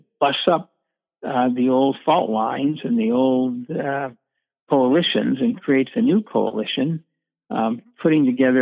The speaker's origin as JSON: {"language": "English", "region": "Washington", "country": "United States", "tie": "born or raised there", "said": "I grew up in Washington State, not a lot of history there"}